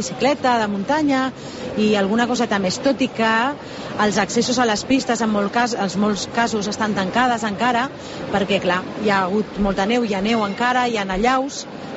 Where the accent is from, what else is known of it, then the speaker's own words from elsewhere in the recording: Catalonia, Spain; sinó que també som catalans. Nosaltres som molt gelosos de la nostra cultura i de les nostres tradicions